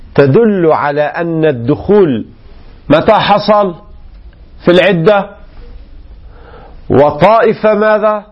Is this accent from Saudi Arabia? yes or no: no; Lebanon; هذا الذي نسميه عندنا في لبنان مثلا كتب كتاب